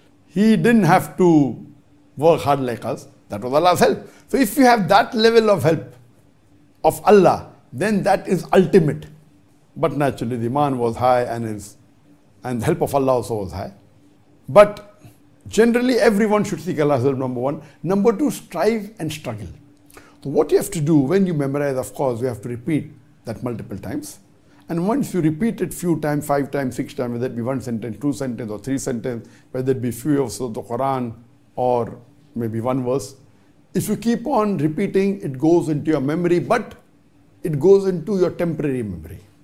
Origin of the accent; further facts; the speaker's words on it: Bangladesh; I'm from Bangladesh.